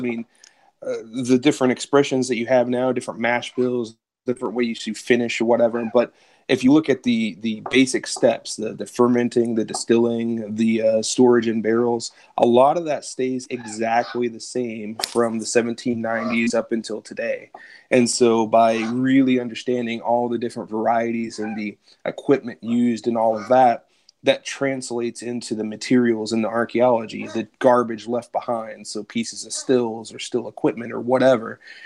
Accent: Kentucky, United States; I'm from Kentucky. I'm an Army brat. My wife and my mom's family's from here.

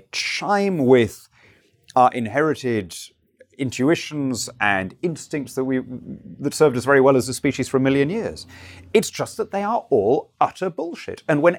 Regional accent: Peru; When I was growing up in Peru

